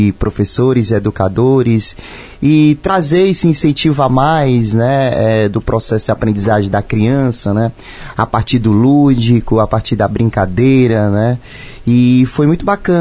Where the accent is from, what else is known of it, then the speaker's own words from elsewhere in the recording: Ceará, Brazil; now in Maringá, Brazil; e a primeira vez aqui na região do Paraná, em Maringá especificamente. Né, eu que venho lá do Ceará, estou se acostumando aqui com o sol frio de vocês, né?